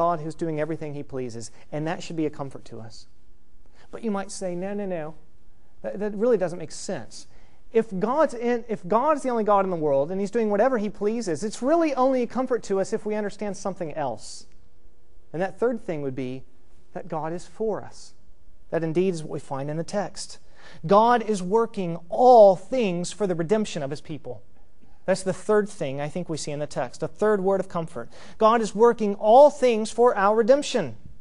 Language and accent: English; Fancy Farm, Kentucky, United States; But we grew up in Fancy Farm, Kentucky, and my mom soon became, in that neighborhood, the community babysitter.